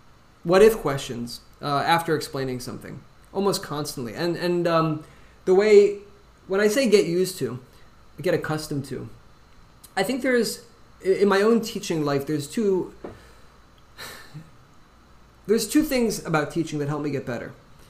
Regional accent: Midwest, United States; I'm not actually as provincial as many New Yorkers because I'm from the Midwest of the country.

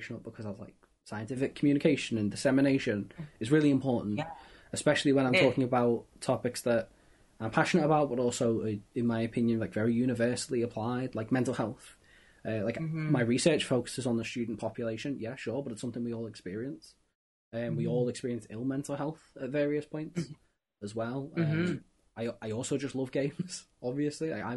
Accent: Liverpool, North West England, United Kingdom; I'm from Liverpool, so big soccer football.

